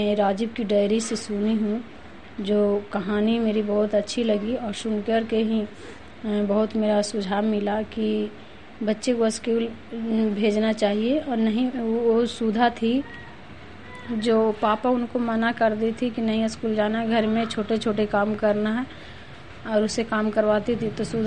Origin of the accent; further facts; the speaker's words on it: Chandi, Bihar, India; चंडीडी के रहने वाली हूँ। आज मैं चंडी पंचायत ग्राम चंडी जिला नालंदा राजबिहार।